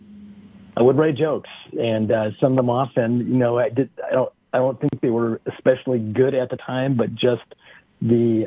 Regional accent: Peoria, Illinois, United States; now in Madison, United States; I'm from Peoria, Illinois. I've been in, but I've been in Madison, Wisconsin, for many years.

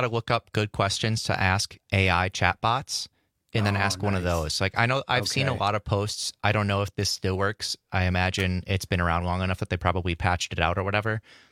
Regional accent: Manitowoc, Wisconsin, United States; Yeah, since I'm from Manitowoc, so I have been to several Sputnik Fest celebrations

